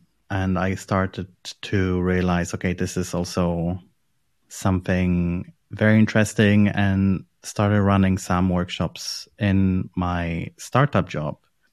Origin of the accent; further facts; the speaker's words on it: Poland; No, I'm from Poland.